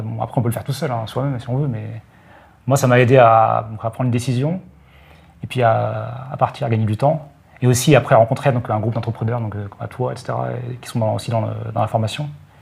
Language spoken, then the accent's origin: French; Caen, Normandy, France; now in Tallinn, Estonia; alors moi, de Caen, en fait, en général, je vais prendre un bus qui va direct à Charles de Gaulle.